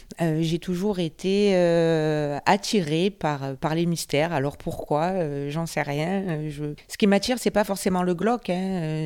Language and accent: French; Marseille, Provence-Alpes-Côte d'Azur, France; Je suis née à Marseille, j'ai 52 ans, j'ai grandi dans les quartiers nord, à Saint-Antoine, avant de déménager dans la banlieue nord de Marseille.